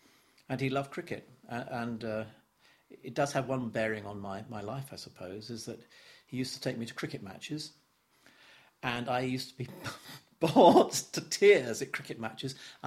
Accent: Southgate, London, United Kingdom; born there; I was born on the 27th of October 1942, and I was born in Southgate in London.

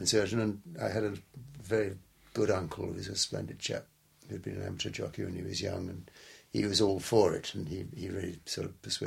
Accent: Sevenoaks, South East England, United Kingdom; born there; I was born in Sevenoaks in Kent on the 19th of April, 1936.

